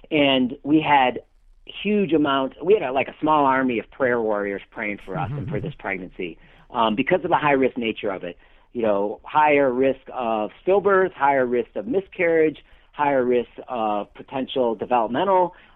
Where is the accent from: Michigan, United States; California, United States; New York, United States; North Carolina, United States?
Michigan, United States; I grew up in Michigan, as we've been talking, and Megan's grandparents and Megan's mom and some of her aunt and uncle lived in the same town that I grew up in.